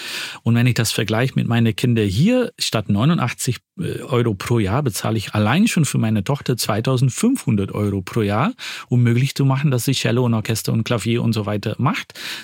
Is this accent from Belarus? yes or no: no; Flanders, Belgium; wo ich aufgewachsen bin, in Flandern damals